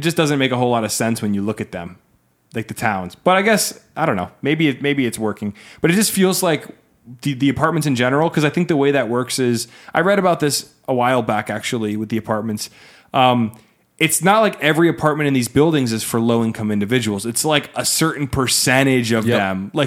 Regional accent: New Jersey, United States; I grew up in Union County in a nice little town, and it just seems in Union County and most of North Jersey, I don't know what South Jersey is like

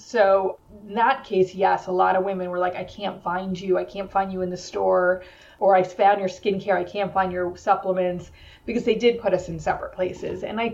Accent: New York, United States; I mean, I am from New York. I have a lot of doctors here.

